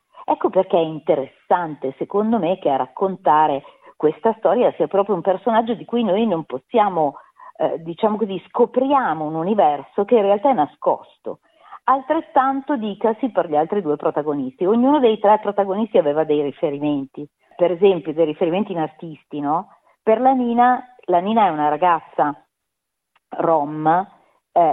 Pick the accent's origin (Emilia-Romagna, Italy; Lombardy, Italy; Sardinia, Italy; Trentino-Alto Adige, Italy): Lombardy, Italy; Milan; now in Rome, Italy; Io sono di Milano, sono nata a Milano e sono cresciuta lì, poi mi sono trasferita a Roma molti anni fa